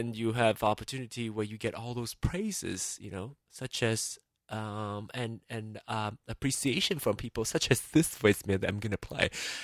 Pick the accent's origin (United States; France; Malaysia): Malaysia; I am Malaysian